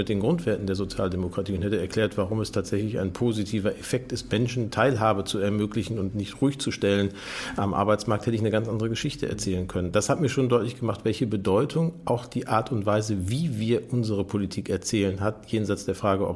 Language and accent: German; North Rhine-Westphalia, Germany; Ich bin im Ruhrgebiet aufgewachsen.